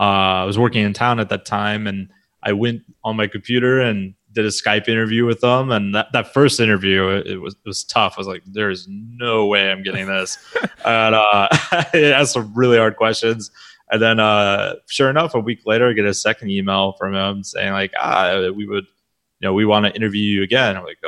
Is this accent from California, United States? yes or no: no; Alaska, United States; I'm from Alaska, born and raised, and I used to work on rigs, throw chemical sacks 18 hours a day.